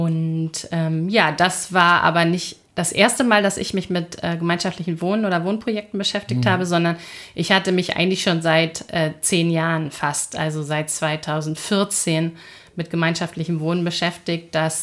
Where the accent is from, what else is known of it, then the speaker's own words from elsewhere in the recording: Hamburg, Germany; Ich bin in Hamburg-Harburg aufgewachsen.